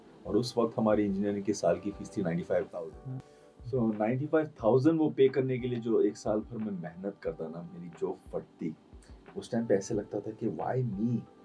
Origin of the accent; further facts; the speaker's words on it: Saudi Arabia; हम सऊदी में पले बड़े हैं